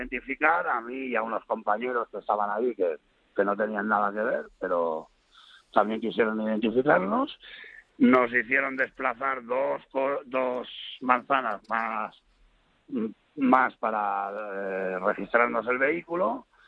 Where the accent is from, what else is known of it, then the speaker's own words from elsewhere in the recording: Catalonia, Spain; Sí, los oprimidos aquí somos los catalanes, que nos consideramos españoles, eso está claro.